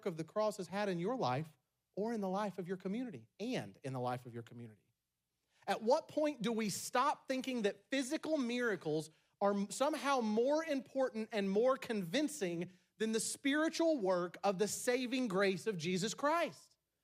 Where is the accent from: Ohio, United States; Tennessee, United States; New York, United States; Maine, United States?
Tennessee, United States; I'm from Tennessee and this is the only way I know to say it